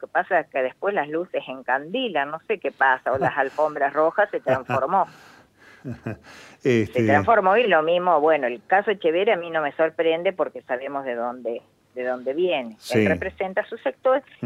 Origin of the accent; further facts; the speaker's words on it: San Salvador, Entre Ríos, Argentina; born there; now in Tandil, Argentina; Yo soy nacida en Entre Ríos, en San Salvador, un pueblo arrocero. Nada más que hace más de 30 años que vivo en Tandil, me casé en Tandil y por eso me radiqué y formé mi familia acá.